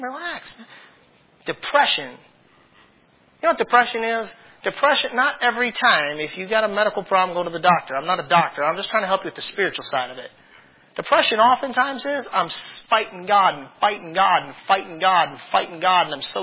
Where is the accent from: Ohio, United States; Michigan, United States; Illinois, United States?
Michigan, United States; Brighton; No, I'm from Brighton.